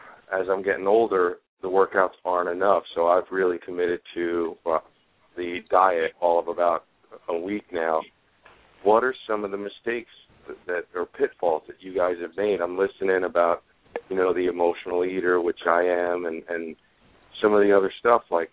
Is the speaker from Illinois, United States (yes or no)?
no; New Jersey, United States; I'm from northern New Jersey.